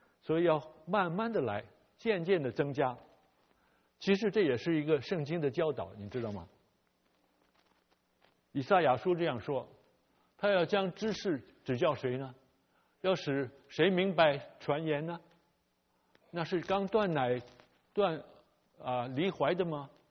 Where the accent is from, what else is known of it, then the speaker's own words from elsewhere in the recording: China; now in United States; 不像我们在中国长大，我是在中国长大，我相信有很多父母亲是在中国长大